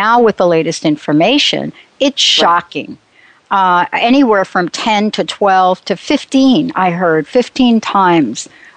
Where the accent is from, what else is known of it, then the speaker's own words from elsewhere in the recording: New Jersey, United States; And the minute I told him I was from New Jersey, he did the test.